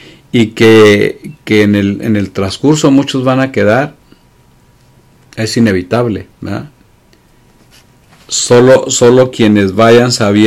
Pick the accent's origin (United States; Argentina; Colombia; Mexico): Mexico; porque sí somos bien pachangueros, porque soy mexicano y lo entiendo perfectamente.